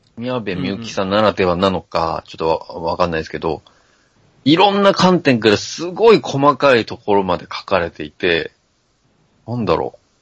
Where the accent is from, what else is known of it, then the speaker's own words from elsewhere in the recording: Yokkaichi, Mie, Japan; 今は大学に通うため、実家から離れて一人暮らしをしておりますが、出身は四日市です。